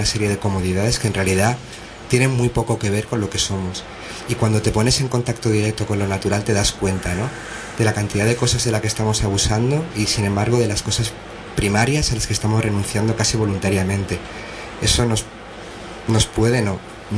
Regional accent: Valencia, Valencian Community, Spain; Yo soy natural de Valencia

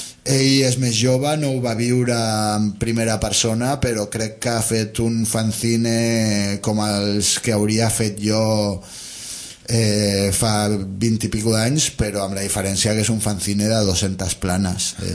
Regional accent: Sants, Catalonia, Spain; Jo sóc de Sants, no hi visc, però ara treballo. Després d'uns quants anys he tornat al barri.

